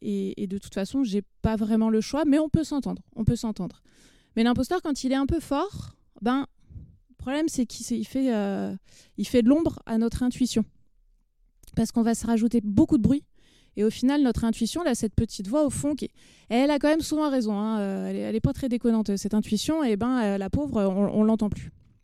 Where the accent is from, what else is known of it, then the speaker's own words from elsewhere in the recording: Rennes, Brittany, France; Je viens de Rennes, de Bretagne.